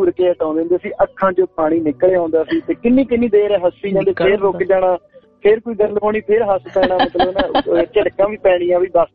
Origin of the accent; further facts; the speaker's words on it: Bhikhi Khattra, Punjab, India; now in Sydney, Australia; ਮੈਨੂੰ ਆਸਟ੍ਰੇਲੀਆ ਦੇ ਵਿੱਚ 3.5 ਸਾਲ ਹੋ ਗਏ, ਮੈਂ ਸਿਡਨੀ ਰਹਿਣਾ ਜੀ। ਤੇ ਇੰਡੀਆ ਮੈਂ ਪੰਜਾਬ ਤੋਂ ਲੁਧਿਆਣਾ ਜ਼ਿਲ੍ਹਾ ਦਾ ਰਾੜਾ ਸਾਹਿਬ ਦੇ ਕੋਲੇ ਮੇਰਾ ਪਿੰਡ ਹੈ ਜੀ, ਭੀਖੀ ਖੱਟੜਾ, ਤੇ ਉੱਥੋਂ ਦਾ ਮੈਂ ਰਹਿਣ ਵਾਲਾ।